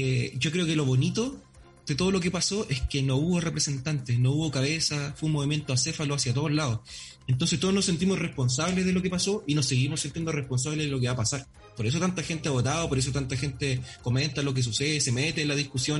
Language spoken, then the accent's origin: Spanish; Peñaflor, Santiago Metropolitan Region, Chile; cualquier cabro chico en una población de Peñaflor, yo soy de Peñaflor